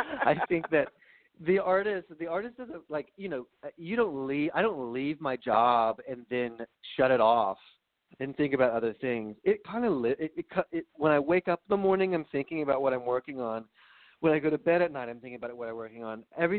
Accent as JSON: {"language": "English", "region": "North Carolina", "country": "United States", "tie": "born or raised there", "said": "And so for me, I grew up in North Carolina. Like, you're a basketball fan."}